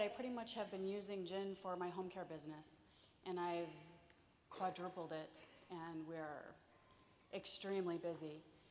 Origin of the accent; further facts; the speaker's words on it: Oconomowoc, Wisconsin, United States; I'm from Oconomowoc, Wisconsin, and I own a home health agency.